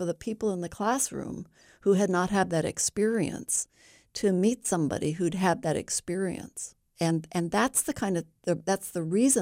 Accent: Burney, California, United States; And so where I grew up in Bernie, Fall River, MacArthur, it was a very white community.

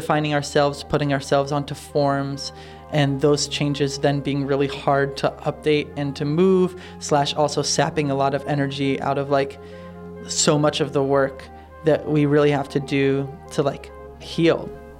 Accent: New York, United States; I'm from New York, and I've been about a year in the Bay.

